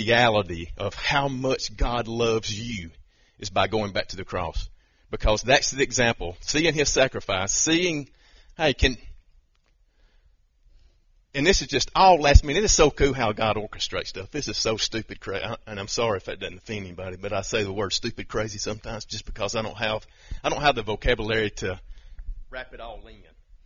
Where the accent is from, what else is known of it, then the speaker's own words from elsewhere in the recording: Ramon, Alabama, United States; I was born and raised in Ramon, Alabama, never went pretty much anywhere out of that.